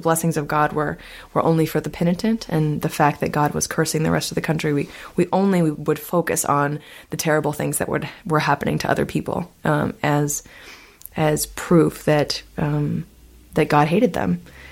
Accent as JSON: {"language": "English", "town": "Topeka", "region": "Kansas", "country": "United States", "tie": "born or raised there", "said": "So we would go out from the time I was 5 years old every single day in my hometown, Topeka, Kansas."}